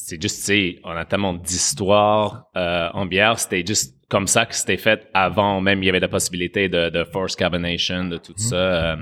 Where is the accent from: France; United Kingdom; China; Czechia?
United Kingdom; England; French is a second language; comme peut-être vous entendez, je suis anglais